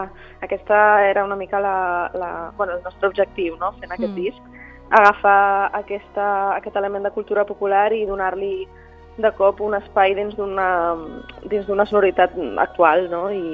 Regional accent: Ibiza, Balearic Islands, Spain; Jo sóc eivissenca

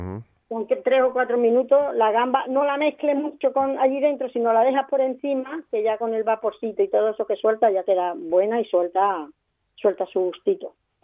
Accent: Andalusia, Spain; Yo digo picar, hijo, somos andaluces.

